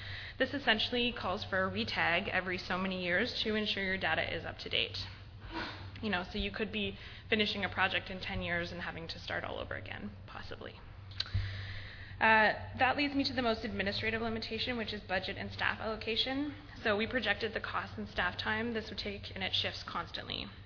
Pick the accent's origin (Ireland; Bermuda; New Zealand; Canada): Canada; grants because I'm from Canada